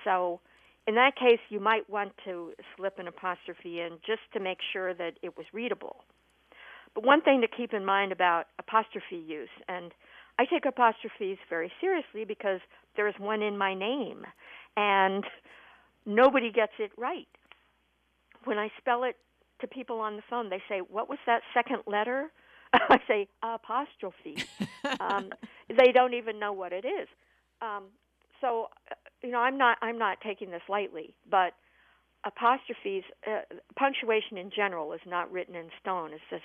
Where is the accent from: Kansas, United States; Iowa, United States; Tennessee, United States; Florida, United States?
Iowa, United States; Des Moines; also born or lived in Waterloo; growing up in Des Moines, and probably everywhere else I lived in Iowa, which is, I guess, just Waterloo.